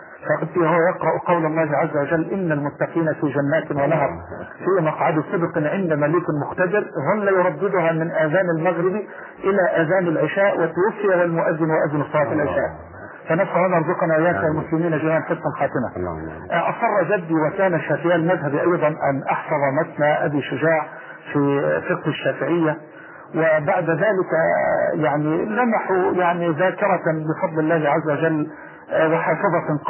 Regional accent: Dumu, Dakahlia, Egypt; born there; لقد ولدت في هذه القرية قرية دمو وهي تحريفا للكلمة الفرنسية دمي.

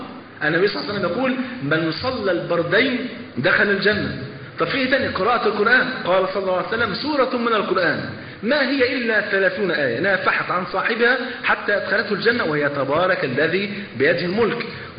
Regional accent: Egypt; أذكر بمناسبة الحديث ده في التسعينات عندنا في مصر

